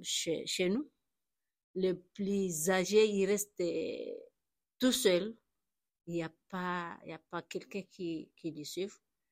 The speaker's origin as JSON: {"language": "French", "country": "Comoros", "second_language": "French", "lives_now": "France", "said": "je suis comorienne."}